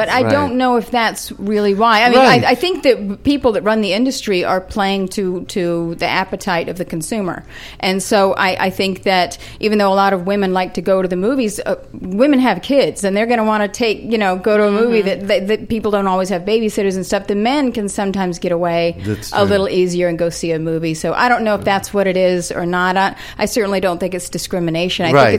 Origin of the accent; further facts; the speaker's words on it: Columbus, Georgia, United States; I feel out of place here, too. I'm from Georgia.